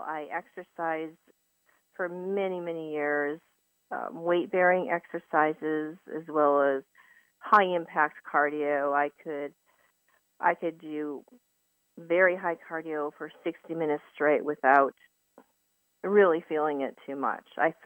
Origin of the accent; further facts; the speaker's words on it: Minnesota, United States; moved away as an adult; also born or lived in California / Arizona / Colorado / North Carolina; I'm 52 and or 53, just turned 53 in December, born and raised in Minnesota. And at the age of 21, I knew I wanted to escape the frozen tundra, so to speak.